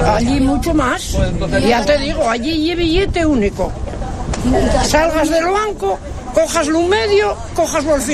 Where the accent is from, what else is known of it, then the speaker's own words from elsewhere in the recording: Luanco, Asturias, Spain; Yo soy asturiana.